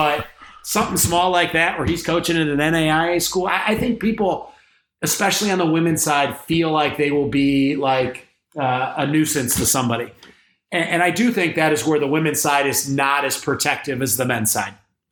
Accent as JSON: {"language": "English", "region": "Midwest", "country": "United States", "tie": "born or raised there", "said": "it's growing up in the Midwest, I think, you know, it's a I think there's a genuineness"}